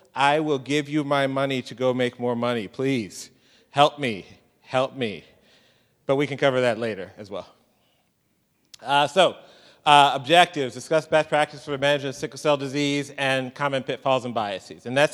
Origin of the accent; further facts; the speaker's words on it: St. Louis, Missouri, United States; now in Houston, United States; Born and raised in St. Louis, Missouri, got as quickly as I could. I'm down in Houston now